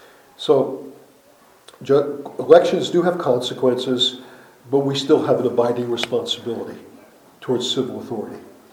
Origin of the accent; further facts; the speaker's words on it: New Jersey, United States; I was taught in my church, I grew up in New Jersey